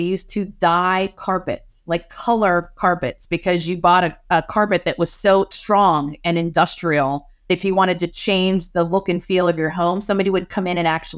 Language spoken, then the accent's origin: English; Pennsylvania, United States; growing up in Western Pennsylvania